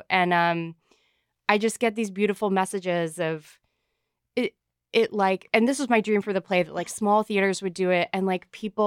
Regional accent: the South, United States; I feel like there's a lot of like people writing about the South who have never lived here

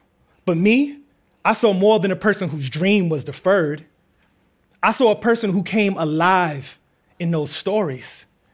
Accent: Queens, New York, United States; What can I say? We're from Queens.

